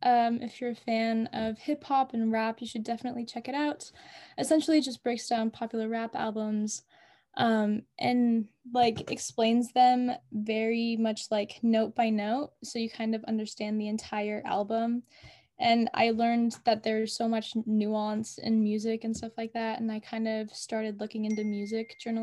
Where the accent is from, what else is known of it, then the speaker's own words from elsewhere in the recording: Bend, Oregon, United States; also born or lived in Chicago; Yeah, pretty much. I was born in Chicago, but Bend is home.